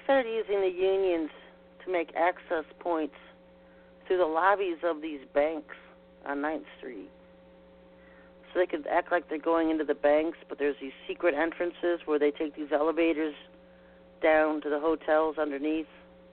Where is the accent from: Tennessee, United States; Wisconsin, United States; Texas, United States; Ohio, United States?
Ohio, United States; This is my backyard. I grew up outside of Cleveland